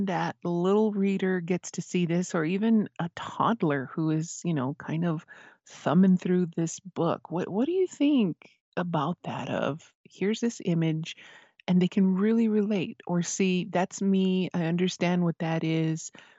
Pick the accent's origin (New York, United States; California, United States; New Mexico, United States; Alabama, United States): New Mexico, United States; Isleta Pueblo; from Isleta Pueblo